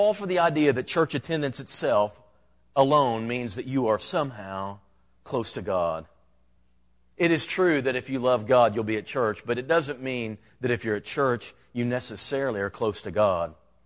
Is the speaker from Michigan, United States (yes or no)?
yes; Michigan, United States; born there; I was born in Michigan, but I repented very early in life.